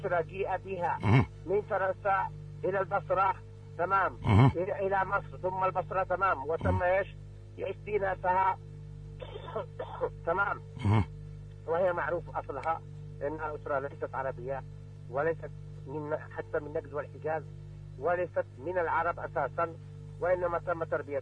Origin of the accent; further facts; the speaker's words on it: Taiz, Taiz Governorate, Yemen; أنا من تعز ومن شرعب